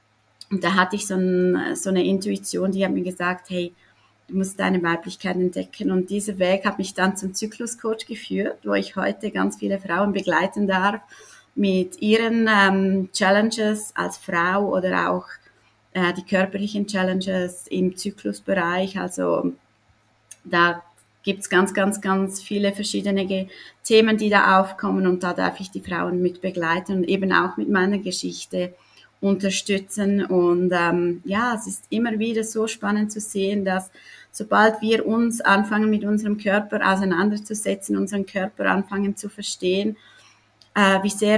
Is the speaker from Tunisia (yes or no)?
no; Switzerland; ich komme aus der Schweiz.